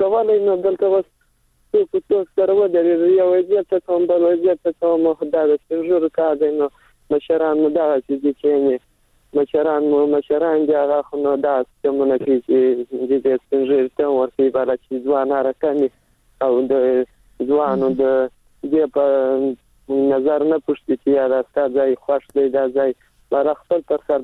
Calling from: Helmand, Afghanistan; سلام د هلمند سره

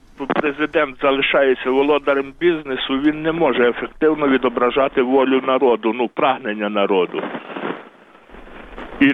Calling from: Khmelnytskyi, Khmelnytskyi Oblast, Ukraine; я з Хмельницька.

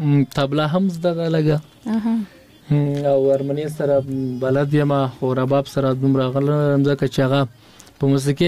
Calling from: Paktia, Afghanistan; زه خودی فاکتیا او زازیاریو ولسوالۍ ما چې دی اوس په مغه ولسوالۍ نه زنګ وهلې

